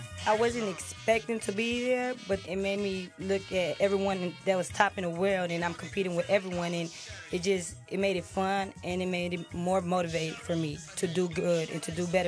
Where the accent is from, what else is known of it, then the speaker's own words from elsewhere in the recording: Chicago, Illinois, United States; because growing up in Chicago, I listened to a lot of R&B songs even before warming up.